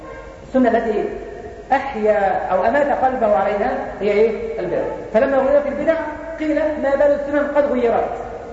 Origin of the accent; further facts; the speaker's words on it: Egypt; طب عندنا في مصر مفيش امراء؟